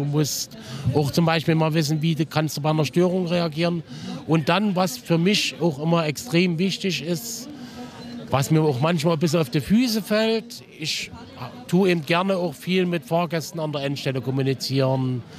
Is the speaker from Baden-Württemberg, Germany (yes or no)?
no; Markranstädt, Saxony, Germany; born there; Aber als Markranstädter, wo ich geboren bin, das finde ich ein schönes, nettes Örtchen.